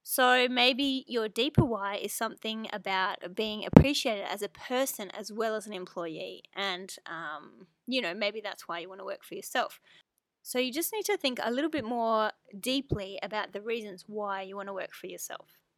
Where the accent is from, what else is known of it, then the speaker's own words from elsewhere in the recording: Canberra, Australian Capital Territory, Australia; So I grew up in Canberra, Australia, with my parents and my sister, and we were a very close-knit family.